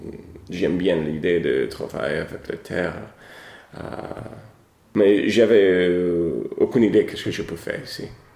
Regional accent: Brooklyn, New York, United States; French is a second language; moved away as an adult; also born or lived in New Jersey; now in France; je viens de Brooklyn, de New York, d'origine. J'habitais juste avant de venir ici, presque 10 ans, à l'état de New Jersey, juste à côté de New York. Okay. Je suis américain.

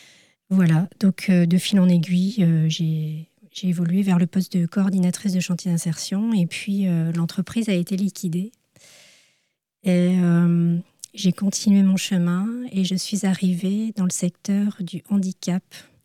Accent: Brittany, France; Je suis originaire du Morbihan.

